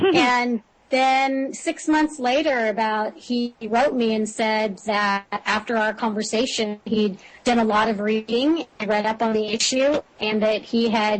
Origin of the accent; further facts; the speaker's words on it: Texas, United States; I believed, I'm from Texas, they're based in Texas, I thought it would be all Texas friendly